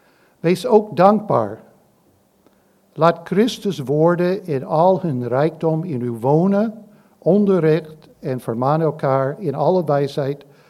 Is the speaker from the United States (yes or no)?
yes; United States; Dutch is a second language; ik kom uit Amerika. En vanochtend kunnen jullie straks wat Engels horen, wat Nederlands, een beetje kromme Nederlands.